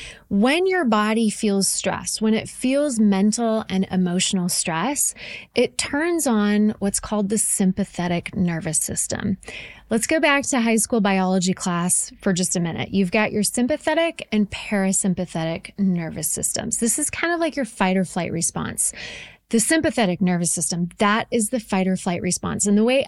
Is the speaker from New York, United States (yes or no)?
no; Idaho, United States; also born or lived in Oregon; We moved from Oregon back to my home state of Idaho, which is a huge move